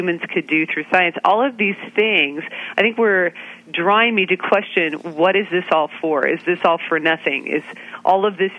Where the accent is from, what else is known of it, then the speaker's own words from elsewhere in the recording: Pacific Northwest, United States; I was raised in the Pacific Northwest, where I was really affected by the beauty of the creation all around me.